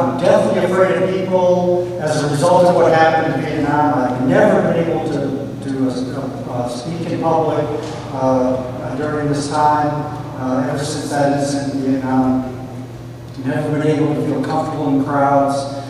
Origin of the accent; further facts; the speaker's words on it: Tucson, Arizona, United States; I'm from Tucson, Arizona, and this is my first meeting.